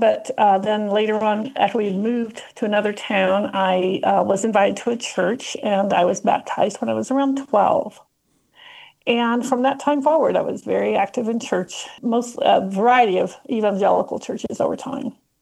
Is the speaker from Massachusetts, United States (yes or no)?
no; Kentucky, United States; now in Nashville, United States; I grew up in Eastern Kentucky. My father was a coal miner and my mother was a homemaker. I now live outside Nashville